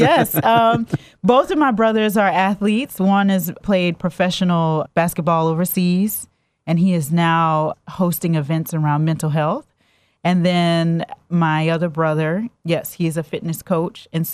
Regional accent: New Orleans, Louisiana, United States; also born or lived in Chatsworth, Georgia; Yes, I'm from New Orleans originally. At the time, he was doing commercial and residential carpet, so he yanked us out of New Orleans and dropped us into Chatsworth, Georgia

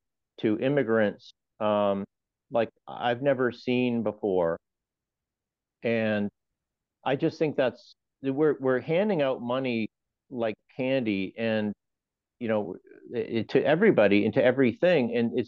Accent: Portland, Maine, United States; I was born and raised in Portland, and I grew up here in Cumberland County, York County, and the Maine people.

